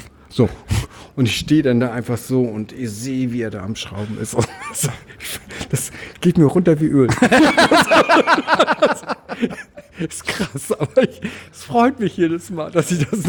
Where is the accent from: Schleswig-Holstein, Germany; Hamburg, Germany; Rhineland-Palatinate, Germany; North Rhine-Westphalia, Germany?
Hamburg, Germany; ich bin am Gefängnis Santa Fu groß geworden.